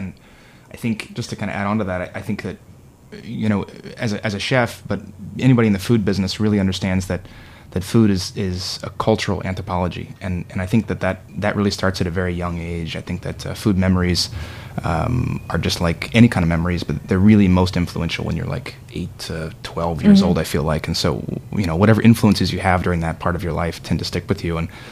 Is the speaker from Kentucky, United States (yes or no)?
yes; Kentucky, United States; I grew up in Kentucky. There's not a whole lot of peaches that are grown there.